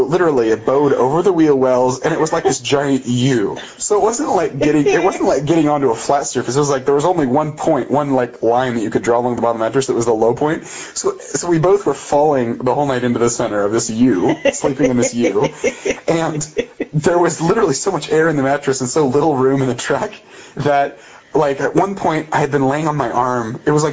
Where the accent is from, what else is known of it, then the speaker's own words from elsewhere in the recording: Midwest, United States; And I had spent a lot of time in the Midwest. I grew up in the Midwest.